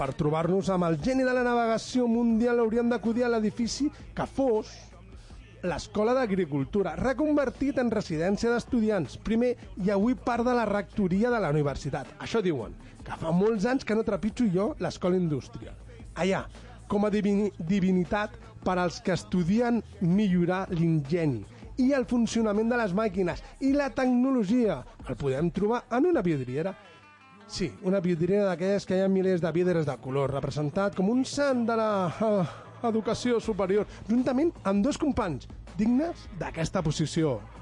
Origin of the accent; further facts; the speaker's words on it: Catalonia, Spain; nosaltres, com a catalans i espanyols, o com a espanyols, directament